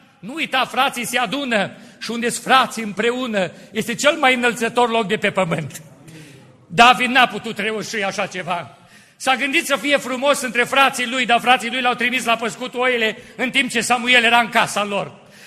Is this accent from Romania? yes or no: yes; Moldavia, Romania; born there; Dacă eu m-am născut în Moldova